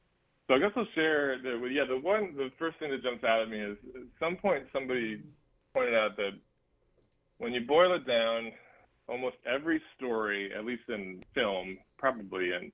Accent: Tomah, Wisconsin, United States; So a friend I grew up with in Toma, who graduated from the Toma High School

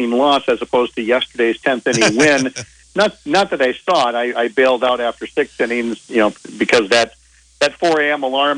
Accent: St. Paul, Minnesota, United States; I recall in my younger days growing up in St. Paul

